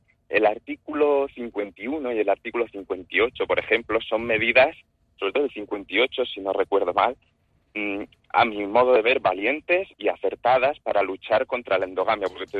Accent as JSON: {"language": "Spanish", "country": "Spain", "said": "aunque yo soy español, tengo títulos extranjeros académicos"}